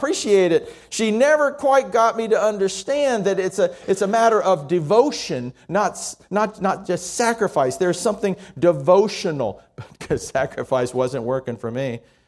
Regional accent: Miami, Florida, United States; When I was growing up in Miami, I was a Roman Catholic boy

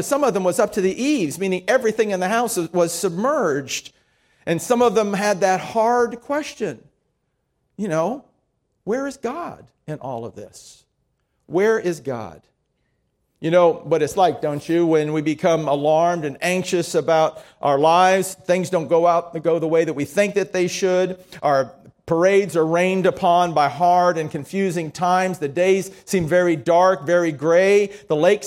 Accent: Miami, Florida, United States; When I was growing up in Miami, my mom was very interested in helping young people to learn to swim.

